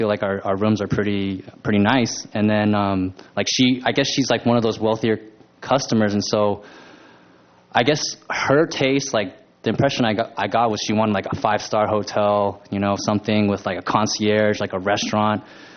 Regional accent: California, United States; Like, I'm from Orange County, so I was pretty close to Anaheim Convention Center.

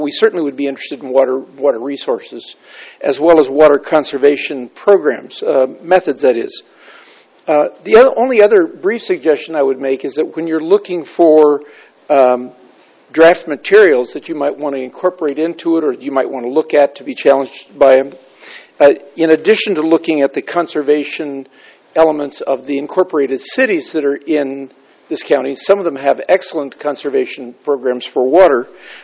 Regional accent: Nipomo, California, United States; I'm from Napomo.

